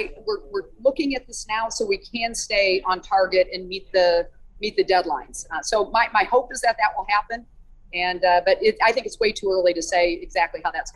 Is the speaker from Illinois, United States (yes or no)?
yes; Illinois, United States; it's not just because I'm from Illinois where ag is the economic driver of our state.